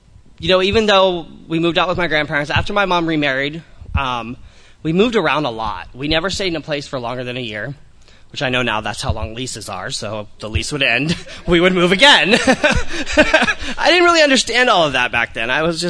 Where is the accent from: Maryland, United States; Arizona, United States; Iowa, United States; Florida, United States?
Florida, United States; Tampa; moved away; So I was born in Florida. I lived there most of my life until about 6 years ago, 5 years ago. In Tampa, born and raised there.